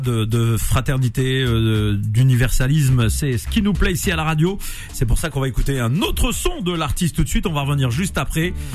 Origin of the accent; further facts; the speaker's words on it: Nantes, Pays de la Loire, France; d'abord je suis Nantais, donc je supporte Nantes.